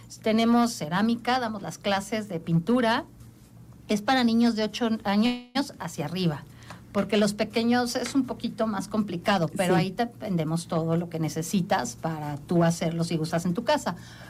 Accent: Mexico City, Mexico; Yo soy de la Ciudad de México, okay, y empecé a pintar allá

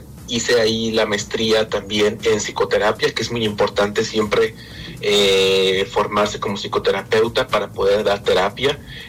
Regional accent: Puente de Ixtla, Morelos, Mexico; De Puente de Ixtle.

